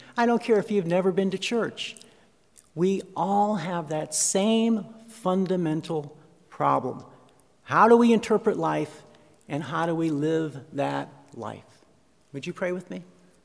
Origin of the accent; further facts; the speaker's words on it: Pittston, Pennsylvania, United States; also born or lived in Wilkes-Barre; My birthplace is Wilkes-Barre, Pennsylvania. But my hometown is Pittston.